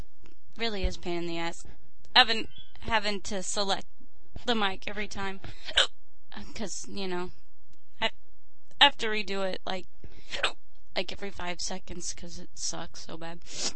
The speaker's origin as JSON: {"language": "English", "country": "United States", "said": "I'm an American."}